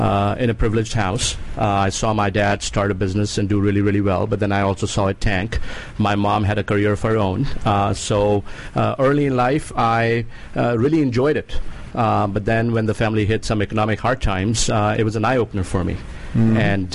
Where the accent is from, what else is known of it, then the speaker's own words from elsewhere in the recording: New Delhi, Delhi, India; moved away as an adult; now in United States; New Delhi, India.